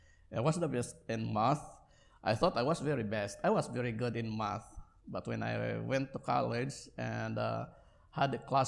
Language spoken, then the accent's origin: English; Baguio, Cordillera Administrative Region, Philippines; Our eldest, when she transferred back in my hometown, back in Baguio City, she did not get honors.